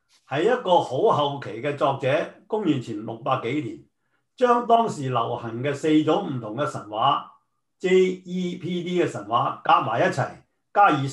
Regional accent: Guangdong, China; 我哋廣東人咧就唔會叫開單，我哋叫埋單，啱啱相反。

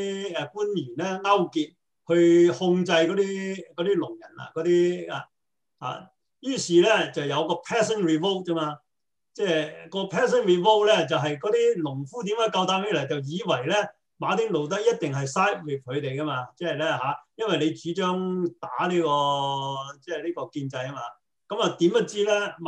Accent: Hong Kong; 我喺香港長大咧

